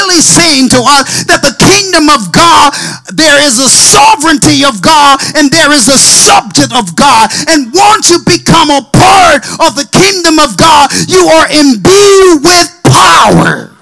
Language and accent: English; Connecticut, United States; I said, brother, I'm not from here. I'm from Connecticut.